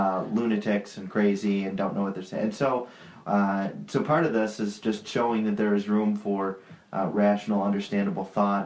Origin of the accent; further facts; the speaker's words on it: Buffalo, New York, United States; we're from the Buffalo area. I'm kind of like, I don't know how to describe where I am